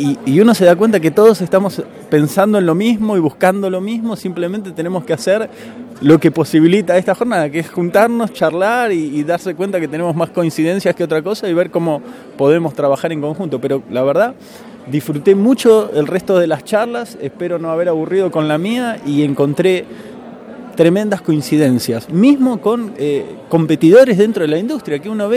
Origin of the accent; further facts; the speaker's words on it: Argentina; accent: Argentine; now in Chile; Yo soy originario de Argentina, por el tono te darás cuenta.